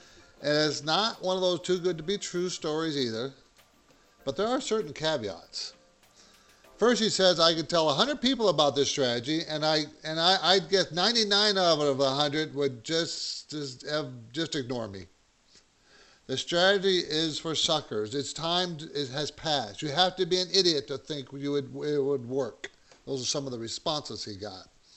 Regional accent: San Diego, California, United States; and this was in San Diego when I grew up there in San Diego, downtown

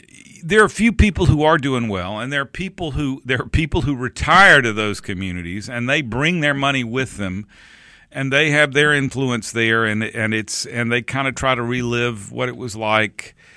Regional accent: United States; also born or lived in Mississippi; I can't let it die because I'm from Alabama and Mississippi, a little bit of both. I'm from that part of those parts of Mississippi and Alabama where it can be hard to tell the difference, if you know what I mean.

